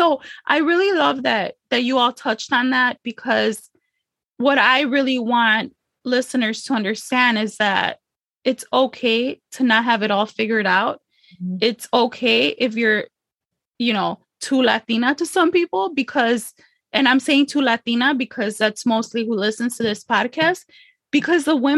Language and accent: English; United States; just speaking as Mexican American, as a Chicana